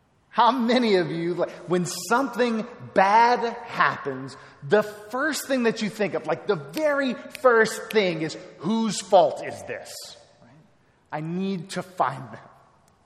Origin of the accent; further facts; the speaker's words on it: Texas, United States; but I'm a Texan, and so I have to say that.